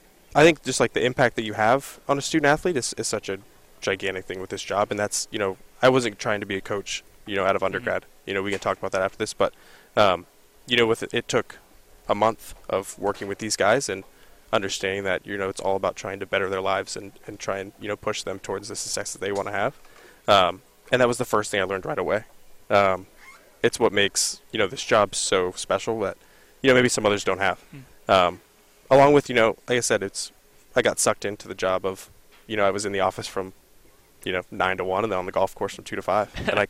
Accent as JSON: {"language": "English", "town": "Columbus", "region": "Ohio", "country": "United States", "said": "I'm from Columbus, and there's a lot of good golf in Columbus."}